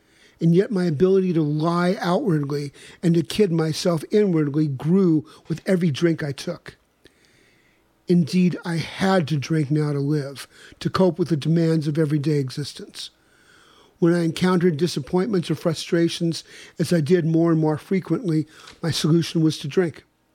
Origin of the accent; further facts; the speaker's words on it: Kansas, United States; born or raised there